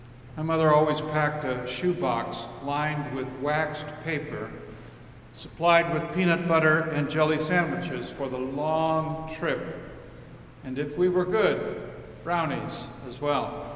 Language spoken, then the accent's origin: English; Missouri, United States; When I was a kid growing up in Northwest Missouri, we would take occasional trips to Kansas City for certain occasions.